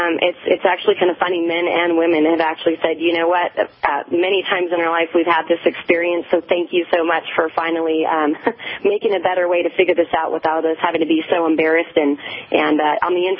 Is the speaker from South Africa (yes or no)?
no; Carson City, Nevada, United States; I was born and raised in Carson City, Nevada. So I'm a native Nevadan.